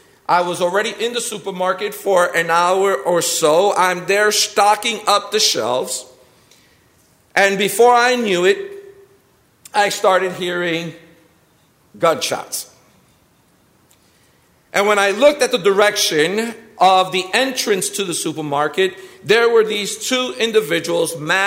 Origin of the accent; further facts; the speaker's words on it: Brooklyn, New York, United States; born there; I was born in Williamsburg section of Brooklyn, New York.